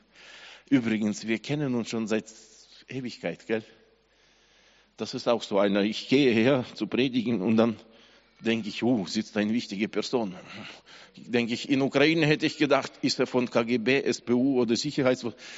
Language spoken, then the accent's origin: German; Kazakhstan; Also ich weiß, wie es bei uns in Kasachstan gebaut wurde